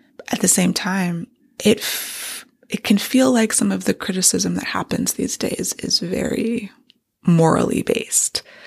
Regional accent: United States; I'm American. I'm nothing else. Like, grew up here. I don't have any immigrants in my family. I'm just from here.

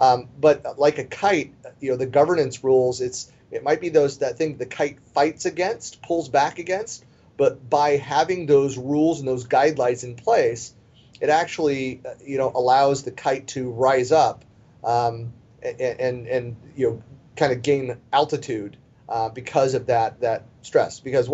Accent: California, United States; now in Seattle, United States; I'm from Northern California, and we moved away.

